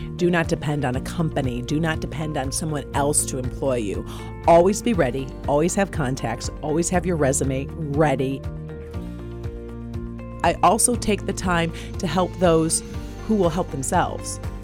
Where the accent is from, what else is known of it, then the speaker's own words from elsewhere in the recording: Chicago, Illinois, United States; Born and raised in Chicago.